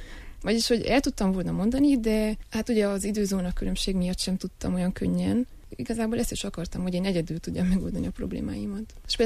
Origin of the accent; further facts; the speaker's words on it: Romania; mondtam, hogy Romániából, de magyarul beszélek, vagy hogy magyar az anyanyelvem